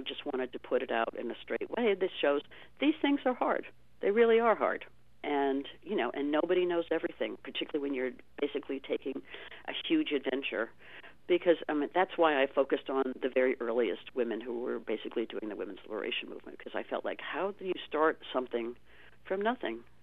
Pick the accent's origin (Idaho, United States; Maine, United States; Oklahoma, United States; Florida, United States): Maine, United States; also born or lived in Boston; But anyway, I grew up in Maine. I joined the women's movement in Boston.